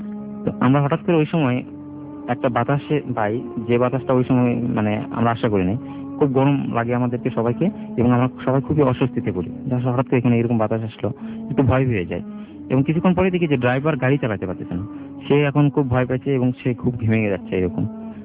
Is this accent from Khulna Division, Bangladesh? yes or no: no; Bogura, Rajshahi Division, Bangladesh; আমরা চলে যাব আমাদের গ্রামে বাসা বগুড়াই